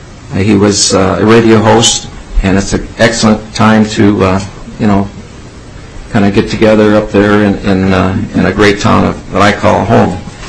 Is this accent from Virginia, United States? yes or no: no; Forest Lake, Minnesota, United States; There's an event up in Forest Lake, my hometown, and at the American Legion Post 225.